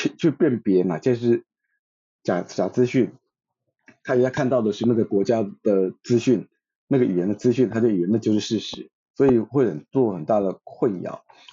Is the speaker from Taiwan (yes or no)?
yes; Taiwan; 那所以我们其实台湾人国人长期以来其实不太关心国际